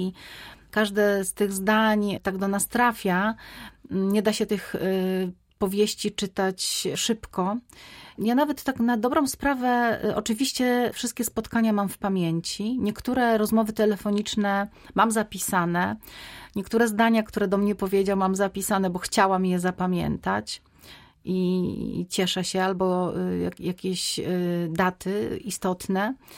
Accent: Świętokrzyskie Voivodeship, Poland; obydwoje pochodzimy z tej samej ziemi, świętokrzyskiej. I Wiesław Myśliwski, który urodził się w Dwikozach, no ja urodziłam się kawałek dalej, ale moja rodzina mieszkała w Dwikozach też.

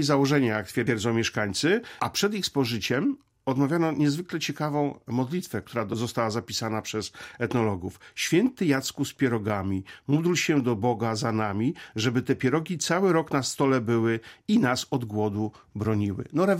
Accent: northern Poland, Poland; ja pochodzę z północy, zawsze to podkreślam. Wprawdzie tradycja kuchni roztoczańskiej, bo mama spod Zamościa, a babcia z kuchni mazowieckiej, bo spod Ostrołęki

